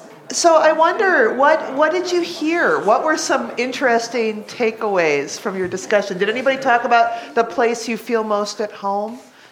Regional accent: Redmond, Washington, United States; I've been coming to Holden since I was in confirmation because I grew up in Redmond, Washington.

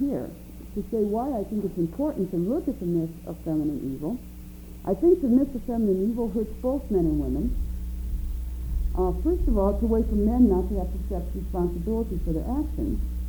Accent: Wilber, Nebraska, United States; As a girl growing up in Wilbur, Nebraska, in high school, there were good girls and bad girls.

